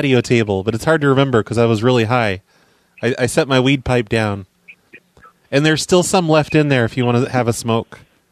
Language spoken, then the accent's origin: English; United Kingdom; I was raised in Britain